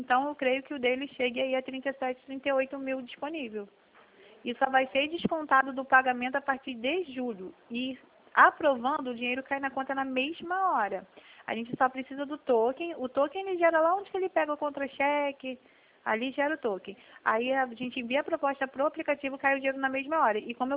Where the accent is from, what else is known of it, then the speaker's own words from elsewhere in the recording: Rio de Janeiro, Brazil; Eu sou do Rio de Janeiro, do bairro Campo Grande. Eu sou do bairro Campo Grande